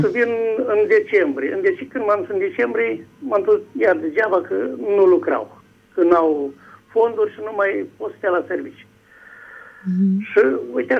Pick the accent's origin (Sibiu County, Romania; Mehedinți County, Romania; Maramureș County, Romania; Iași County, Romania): Iași County, Romania; Iași; Sunt din Iași, cum v-am spus, sunt din Iași.